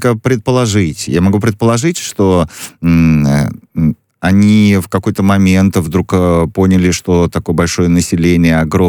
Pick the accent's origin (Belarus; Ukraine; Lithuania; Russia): Russia; когда я говорил, что я из России, что мы вот прилетели из Москвы, я всегда встречал очень позитивные отношения